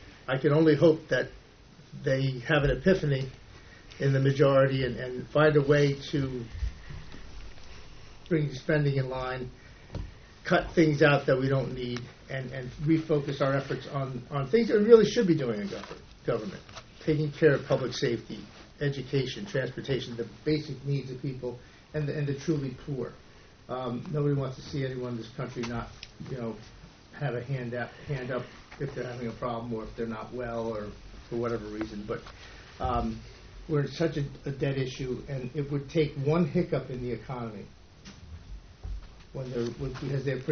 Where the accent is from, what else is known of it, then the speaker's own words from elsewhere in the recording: Hackettstown, New Jersey, United States; I was lucky enough to serve in my hometown in Hackettstown for 20 years in local government